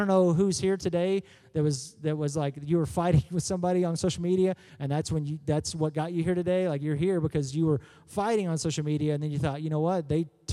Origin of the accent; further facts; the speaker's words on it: Waco, Texas, United States; I grew up in Waco, all right? I went to Baylor, and I was there in Waco as Baylor pulled away from the Texas Baptist Convention